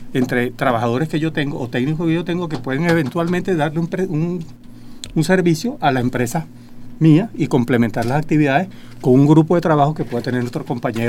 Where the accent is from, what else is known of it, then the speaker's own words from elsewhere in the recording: Venezuela; no es que estamos preocupados como empresarios nada más, sino como ciudadanos venezolanos